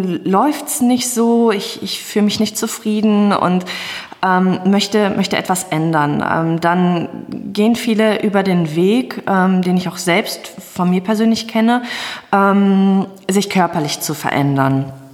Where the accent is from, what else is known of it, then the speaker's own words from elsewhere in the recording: Hagen, North Rhine-Westphalia, Germany; ich komme aus Hagen